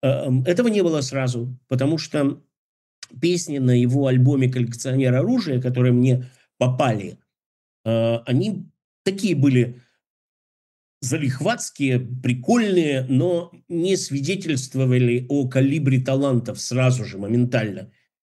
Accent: Yekaterinburg, Sverdlovsk Oblast, Russia; в моем родном городе Екатеринбурге

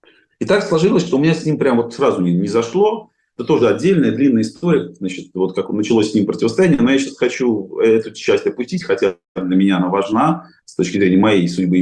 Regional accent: Saint Petersburg, Russia; я прежде всего петербуржец, да, когда меня там спрашивали про происхождение, значит, евреи или русские, я говорю, я не еврей, не русский, я петербургский.

